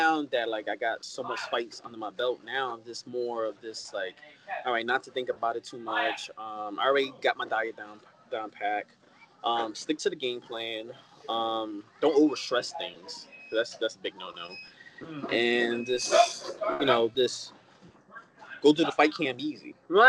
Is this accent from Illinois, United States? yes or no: no; Paterson, New Jersey, United States; I would love to give back to my community because I'm from Paterson, New Jersey.